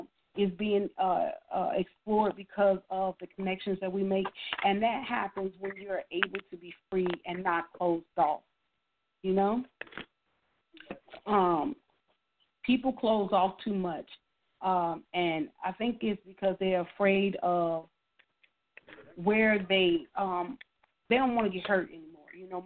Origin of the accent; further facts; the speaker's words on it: Chicago, Illinois, United States; I grew up in Chicago. I don't really care to be in the snow.